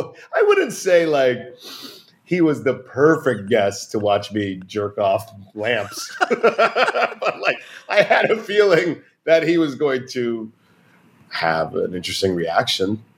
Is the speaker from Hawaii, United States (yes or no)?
no; New Jersey, United States; Ladies and gentlemen, you know I'm from the Jersey Shore